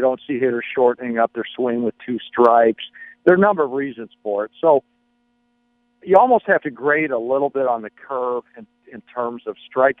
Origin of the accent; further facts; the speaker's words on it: Michigan, United States; I grew up in Michigan and I was there during the 1984 season